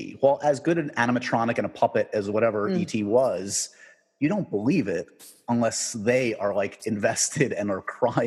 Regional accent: New York City, New York, United States; I grew up in New York City.

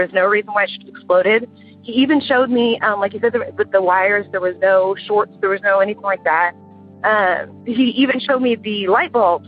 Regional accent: Houston, Texas, United States; I'm from Houston, Texas.

